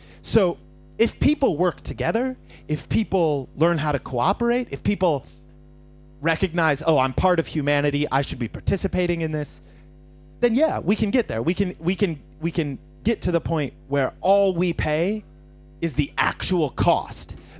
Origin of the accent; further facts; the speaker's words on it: United States; Well, listen, I'm an American.